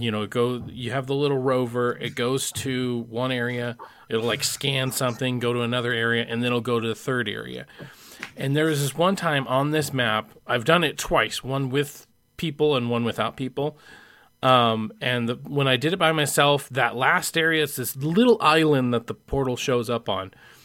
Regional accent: Idaho, United States; I'm from Idaho.

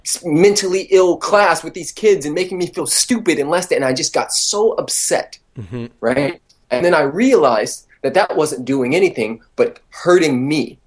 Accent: United States; A, I was super fucking American. Not that I'm calling American too bad or good or anything, but I was a very brainwashed kid for quite a while.

